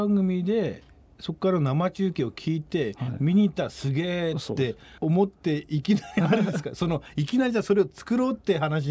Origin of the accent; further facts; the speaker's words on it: Utsunomiya, Tochigi, Japan; 私、宇都宮の人間ですけれど、何回も親に連れてかれた覚えがあって